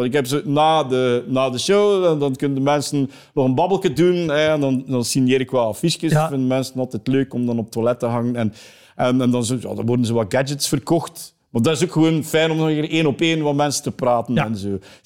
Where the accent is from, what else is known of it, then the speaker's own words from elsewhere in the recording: East Flanders, Belgium; accent: East Flemish; Want ik ben een Oost-Vlaming, dus West-Vlaanderen en Oost-Vlaanderen is eigenlijk gewoon mijn grootste speelvijver. Ook gewoon omdat mijn accent het nauwste aansluit.